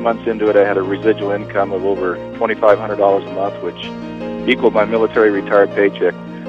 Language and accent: English; Piedmont, South Dakota, United States; from Piedmont, South Dakota. I grew up on a ranch in western South Dakota